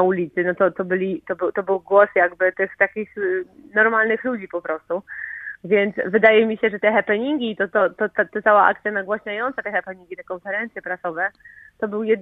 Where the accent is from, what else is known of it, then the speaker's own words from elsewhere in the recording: Zgorzelec, Lower Silesian Voivodeship, Poland; also born or lived in Wrocław; No a Wrocław to też i Dolny Śląsk, bo ja wychowałam się w Zgorzelcu, a później mieszkałam we Wrocławiu